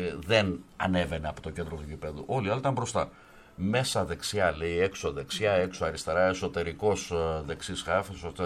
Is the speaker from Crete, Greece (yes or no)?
yes; Sfakia, Crete, Greece; Εμένα στο χωριό μου, στα σφακιά λένε ότι άμα λέει ραΐσει το γυαλί, δεν ξανακόλλα.